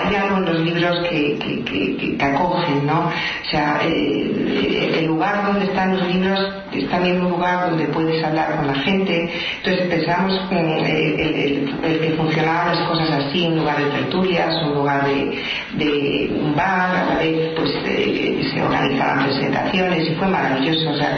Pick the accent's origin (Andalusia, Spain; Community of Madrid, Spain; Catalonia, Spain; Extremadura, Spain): Community of Madrid, Spain; Pozuelo; Yo como madrileña lo digo, soy de Pozuelo, pero da igual